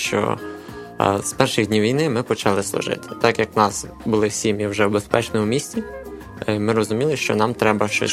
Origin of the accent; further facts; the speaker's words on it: Vinnytsia Oblast, Ukraine; now in Kyiv, Ukraine; Я з Вінниччини, і там народився, там проживав, в Київ приїхав на роботу, на навчання.